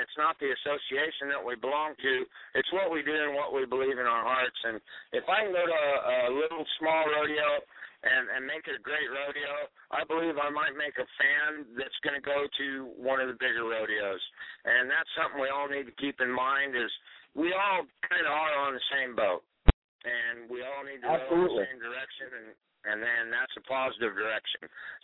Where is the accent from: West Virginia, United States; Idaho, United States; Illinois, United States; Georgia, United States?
Idaho, United States; Gooding; and then my hometown rodeo, one of the greatest rodeos in Gateway to the Northwest in Gooding, Idaho.